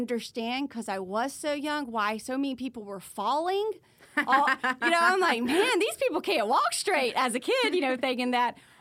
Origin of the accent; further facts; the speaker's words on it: Durham, North Carolina, United States; So growing up in Durham, we used to go to some Duke games with my dad's side.